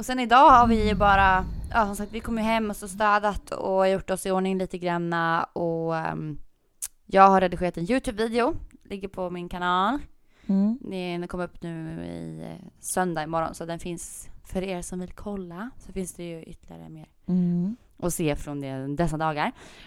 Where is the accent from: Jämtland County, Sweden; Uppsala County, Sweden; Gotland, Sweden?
Gotland, Sweden; jag är gotlänning liksom.